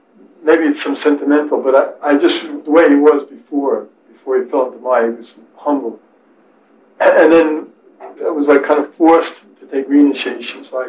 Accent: United States; I was from America, stationed in England.

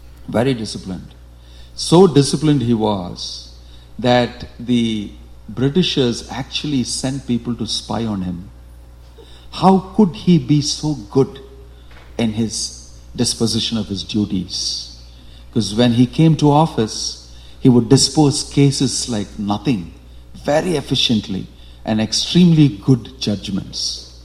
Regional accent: India; I'm from India, I know this is very common.

